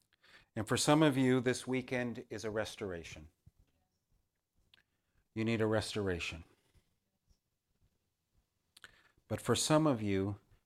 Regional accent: Canada; now in Basel, Switzerland; I'm originally Canadian, but now living for the past quite a few years in Basel, Switzerland. So that is right where France, Germany, and Switzerland intersect.

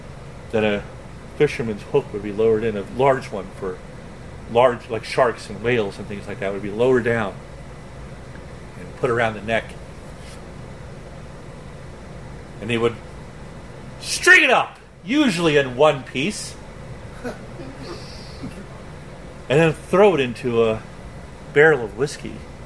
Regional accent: Ireland; because I'm Irish, I always imagine

